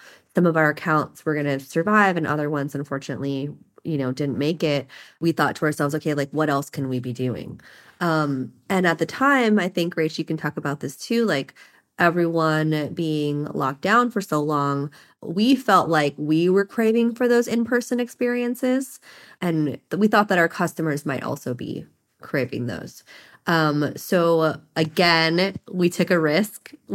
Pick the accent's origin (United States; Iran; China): United States; Hawaii; We're two Native Hawaiian women. I grew up in Hawaii.